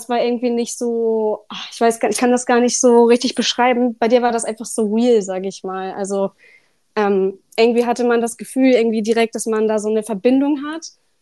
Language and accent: German; Kiel, Schleswig-Holstein, Germany; ich bin 26, ich komme aus Kiel